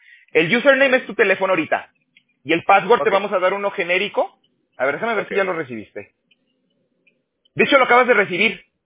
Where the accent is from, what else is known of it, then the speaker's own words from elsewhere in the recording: Aguascalientes, Mexico; yo de fíjese que de Aguascalientes sí es normal ir a Colima, a Manzanillo, por allá, pues son las playas que quedan cerca.